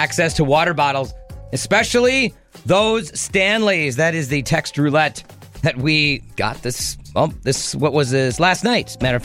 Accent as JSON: {"language": "English", "region": "Illinois", "country": "United States", "tie": "born or raised there", "said": "you go out to the water fountain where I grew up in Illinois."}